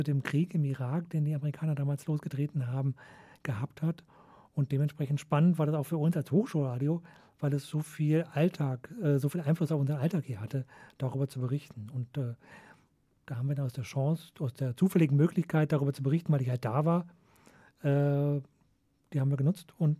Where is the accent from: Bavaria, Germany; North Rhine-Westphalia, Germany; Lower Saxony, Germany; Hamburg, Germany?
North Rhine-Westphalia, Germany; Düsseldorf; Das kann man als Düsseldorfer kaum vermeiden.